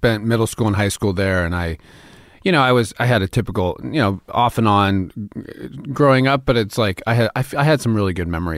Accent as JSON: {"language": "English", "region": "Southern United States", "country": "United States", "tie": "born or raised there", "said": "And just in growing up, I was the South. I was my dad was in the Army. I was an Army brat."}